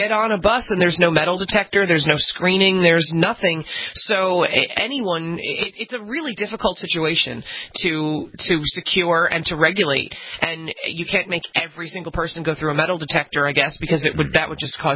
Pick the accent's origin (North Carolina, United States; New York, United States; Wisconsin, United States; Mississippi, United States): New York, United States; as a New Yorker, they still make me feel safe